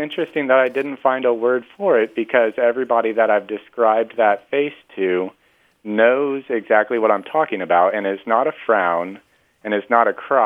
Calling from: Denton, Texas, United States; I'm calling from Denton, Texas.

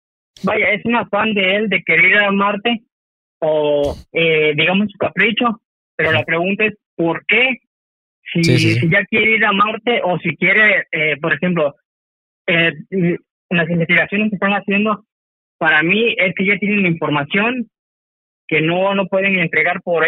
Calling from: Zihuatanejo, Guerrero, Mexico; Salvador, hablo de Cihuatanejo.

